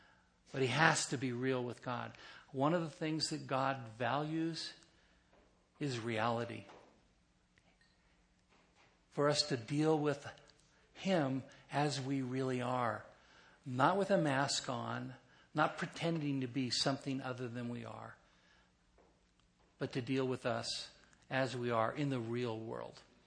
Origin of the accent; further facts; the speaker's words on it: California, United States; you know, I'm from California.